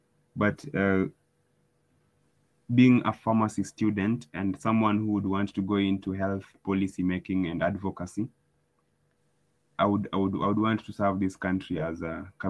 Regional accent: Migori County, Kenya; Yeah? You can... I come from Migori County, and there is an office called the Office of the Governor.

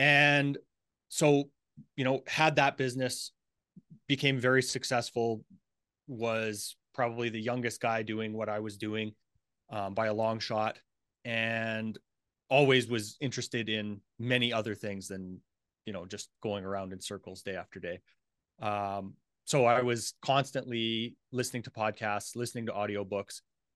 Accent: Cochrane, Alberta, Canada; So a little bit about me. I grew up in Cochrane, Alberta.

